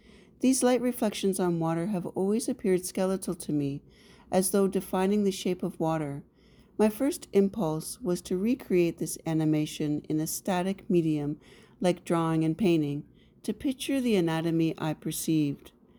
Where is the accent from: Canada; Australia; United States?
Canada; I'm a Canadian artist based in Toronto